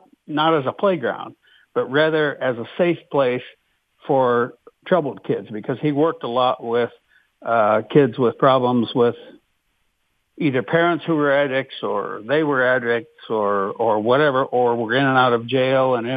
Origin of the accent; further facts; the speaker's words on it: Wapakoneta, Ohio, United States; every time I came back to, you know, the local area and back to my hometown of Wapakoneta.